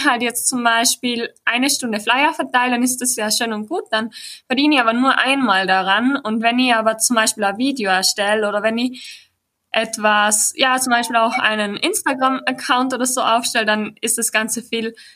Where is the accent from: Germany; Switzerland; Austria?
Austria; Bei uns in Österreich ist es nämlich so, dass REITs eher schwierig zu versteuern sind.